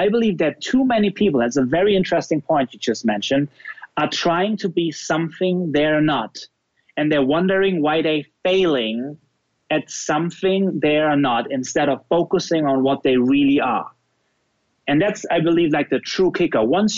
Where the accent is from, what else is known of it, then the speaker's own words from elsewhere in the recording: Germany; English is a second language; I am German. You understand it by just listening to me that I'm not an American-based guy based on my accent.